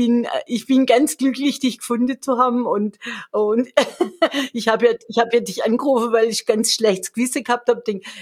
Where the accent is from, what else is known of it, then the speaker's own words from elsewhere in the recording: Bavaria, Germany; Ich komme ja aus dem Allgäu, auch viel Natur.